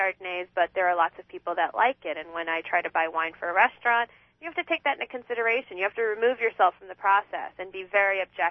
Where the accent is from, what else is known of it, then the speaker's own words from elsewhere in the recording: Monterey, California, United States; I grew up in Monterey, California.